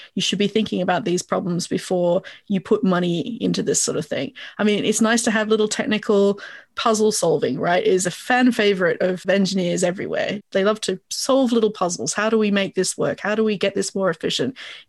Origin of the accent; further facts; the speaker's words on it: Australia; I mean, I'm from Australia, so Australians would understand the Dame Edna Everage glasses